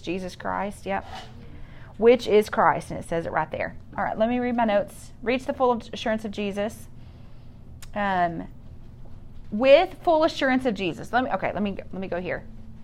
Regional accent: Bible Belt, United States; I lived like that for a long time because I grew up in the Bible Belt.

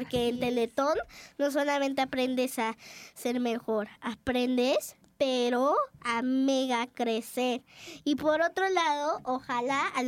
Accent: Mexico; somos fantásticos porque somos mexicanos

